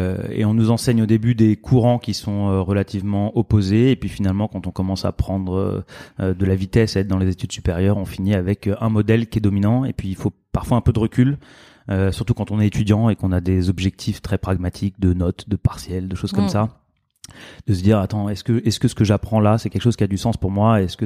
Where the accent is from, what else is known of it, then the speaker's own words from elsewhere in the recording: Paris, Île-de-France, France; born there; 40 ans cette année, ça c'est important. Je suis papa depuis 3 semaines, très important aussi. Je suis né à Paris, je travaille à Paris aujourd'hui. Entre les deux, j'ai un peu bougé.